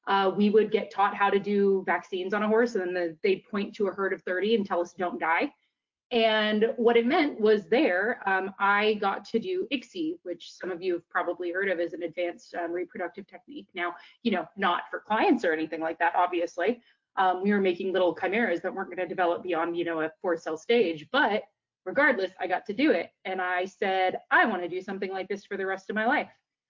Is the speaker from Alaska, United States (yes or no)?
no; California, United States; So I'm originally from California.